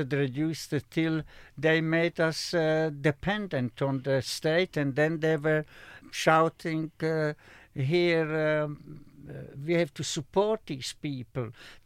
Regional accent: Slovakia; born there; English is a second language; in my own country, I was born in Slovakia.

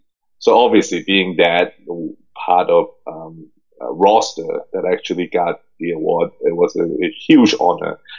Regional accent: Hong Kong; for me, I growing up in Hong Kong, I had no idea what I wanted to be or who I am, who I was even.

